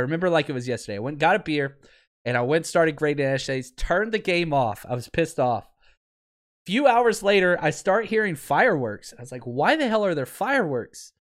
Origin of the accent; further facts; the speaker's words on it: Texas, United States; now in Pasadena, United States; And Tony, I'm from Texas. I'm a Longhorn, right?